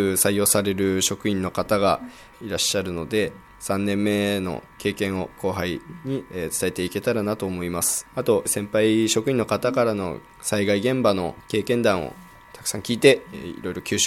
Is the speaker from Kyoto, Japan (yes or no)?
no; Chigasaki, Kanagawa, Japan; 私は茅ヶ崎市の出身になります。